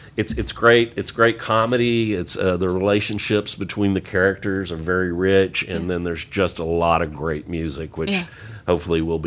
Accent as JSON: {"language": "English", "town": "Sweetwater", "region": "Texas", "country": "United States", "accent": "Texas", "lives_now": "Chicago, United States", "said": "I just moved over to Chicago, and it's been my home ever since. But I'm originally from West Central Texas, a town called Sweetwater."}